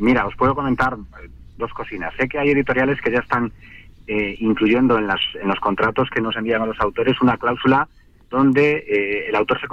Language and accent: Spanish; Ponferrada, Castile and León, Spain; Estoy en Ponferrada, sí, que es mi tierra